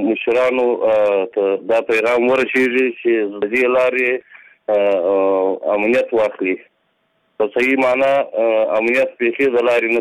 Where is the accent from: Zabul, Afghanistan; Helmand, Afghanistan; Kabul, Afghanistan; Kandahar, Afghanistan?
Zabul, Afghanistan; د زابل ولایت اوسېدونکی یم.